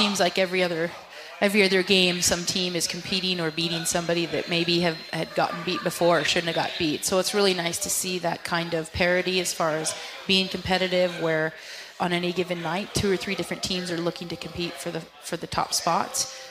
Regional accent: Leavenworth, Washington, United States; Yep, I'm from Leavenworth, Washington, and so this is familiar territory for me.

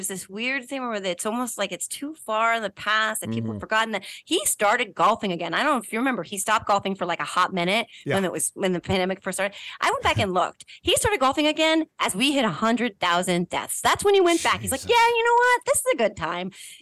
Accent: New Jersey, United States; I am from New Jersey and I am a mom.

